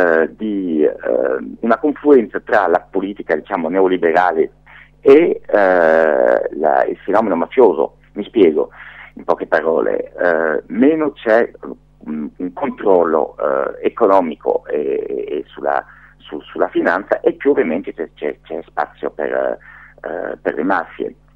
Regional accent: France; io ho un piede qua, un piede là, io sono francese, vivo a Marsiglia, vivo nel sud della Francia, però le mie origini non sono del 1830, diciamo che sono più negli anni 60, cioè i genitori italiani, perciò vengo spesso in Italia, ci ho passato tantissimo tempo

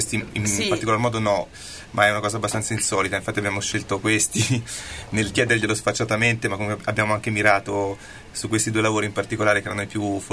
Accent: Tuscany, Italy

